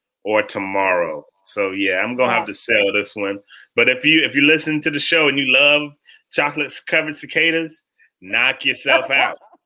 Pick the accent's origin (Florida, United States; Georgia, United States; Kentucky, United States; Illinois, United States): Florida, United States; And I grew up in Florida around a myriad of bugs.